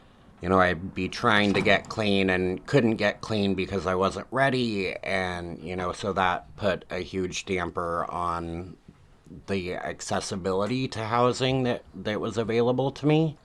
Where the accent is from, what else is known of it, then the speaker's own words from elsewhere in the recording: Ukiah, California, United States; So I was born here in Ukiah, and I was raised pretty much by the system.